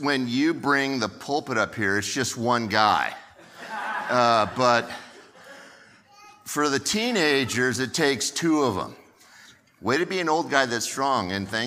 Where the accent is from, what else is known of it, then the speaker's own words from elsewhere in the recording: California, United States; moved away; And I grew up in California, but now I live in Arkansas.